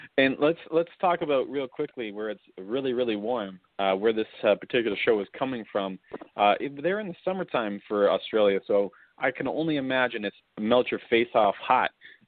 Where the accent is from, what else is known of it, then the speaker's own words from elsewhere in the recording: Canada; this is in Celsius because I'm Canadian.